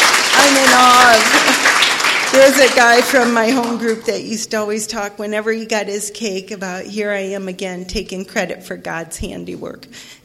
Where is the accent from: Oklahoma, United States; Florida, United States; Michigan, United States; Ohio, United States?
Ohio, United States; I grew up in Ohio, and I never felt a part of my whole life. I was one of five kids